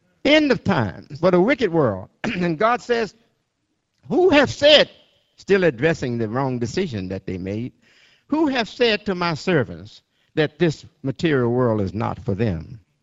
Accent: Georgia, United States; now in Chicago, United States; I came from Georgia, and a Georgia woman and a Georgia man.

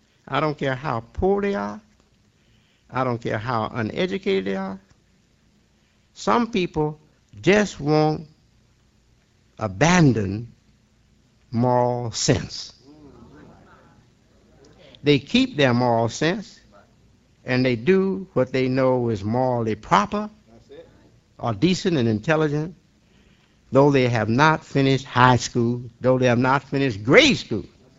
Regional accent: Detroit, Michigan, United States; born there; I was born in 1933 in Detroit, Michigan, about a year or so after my mother and my father had accepted to be Muslims.

